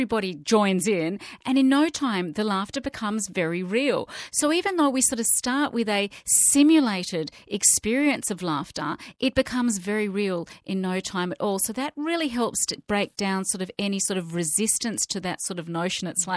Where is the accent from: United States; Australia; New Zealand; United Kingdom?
Australia; Melbourne, Victoria; I grew up in leafy Blackburn, and then less leafy Borwin in Melbourne.